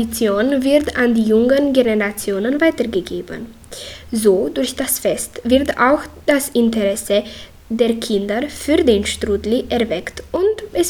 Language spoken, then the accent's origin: German; Satu Mare, Satu Mare County, Romania; ich komme aus Sattmar. Ich bin Schülerin in der 8. Klasse im Deutschen Theoretischen Lyzeum Johannettinger. Ich bin 14 Jahre alt